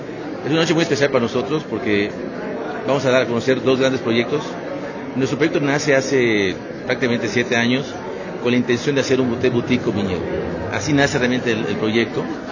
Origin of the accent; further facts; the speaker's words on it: Mérida, Yucatán, Mexico; born there; also born or lived in Cozumel; yo nací en Mérida, pero mi familia es de Quintana Roo. Mi mamá nace en Cozumel, mis abuelos. Yo viví muchos años en Cozumel.